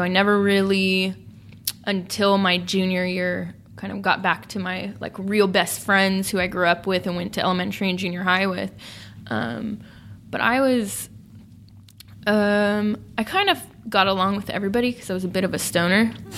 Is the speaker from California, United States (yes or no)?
yes; Sacramento, California, United States; born or raised there